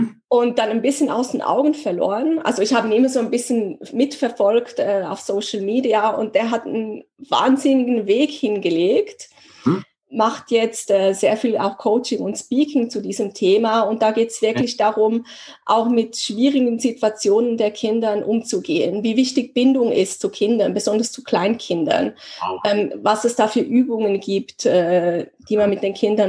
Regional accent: Zurich, Switzerland; Wir Zürcher sind nicht so langsam.

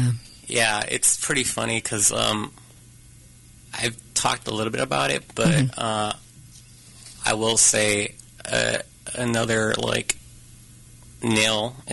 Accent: California, United States; I'm from the Central Valley, just where a lot of people that pick fruit, letters, yeah. Like agricultural, yeah.

